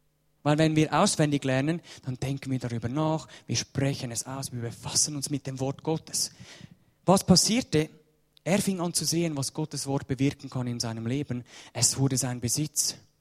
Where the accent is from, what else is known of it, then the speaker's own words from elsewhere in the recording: Switzerland; Wir als Schweizer, wir haben auch diese Kultur.